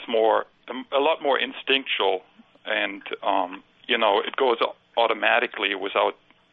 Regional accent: Germany; English is a second language; now in United States; I grew up in Germany

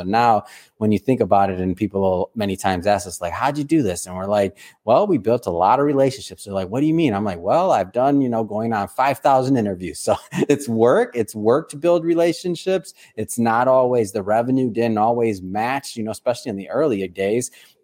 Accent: Detroit, Michigan, United States; I grew up in Detroit, right on the border there.

